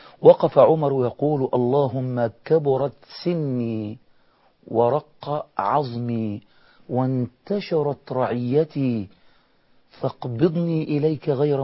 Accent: Egypt; انا فاكر عندنا في مصر

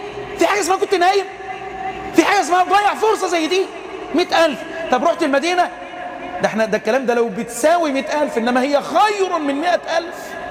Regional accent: Egypt; إحنا عندنا في مصر ما فيش الكلام ده

